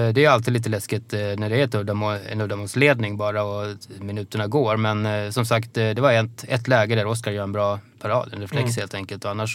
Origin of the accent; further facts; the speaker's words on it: Falun, Dalarna County, Sweden; moved away as an adult; now in Stockholm, Sweden; trots att jag växte upp i Falun i Dalarna. Bodde mina första 20 år där och 25 till och med. Och nu är 20 år i Stockholm.